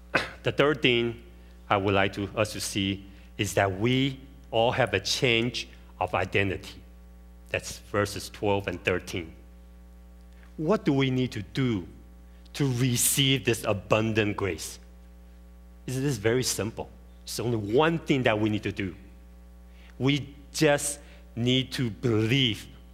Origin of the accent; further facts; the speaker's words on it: Taiwan; now in United States; I was back in my home country of Taiwan in 1994.